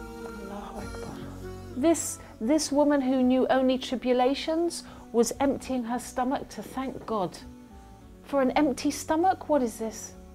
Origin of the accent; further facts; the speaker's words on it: United Kingdom; I am a British journalist, broadcaster, and human rights activist.